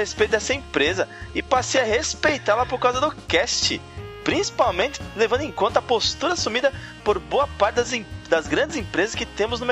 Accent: Recife, Pernambuco, Brazil; Sou lá, né? Sou lá de Recife.

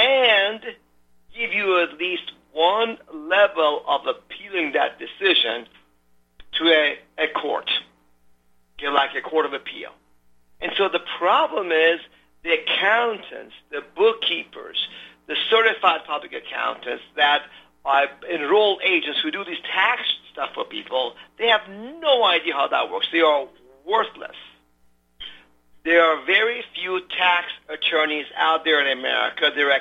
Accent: Iran; now in United States; You see, I'm from Iran. We had no freedoms in Iran.

